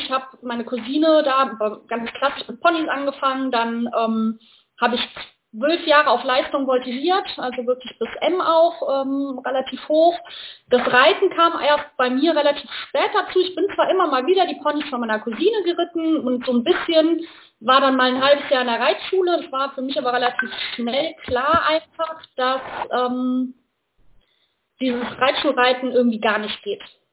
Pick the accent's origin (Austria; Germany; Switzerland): Germany; North Rhine-Westphalia; Ich komme aus der Nähe von Köln.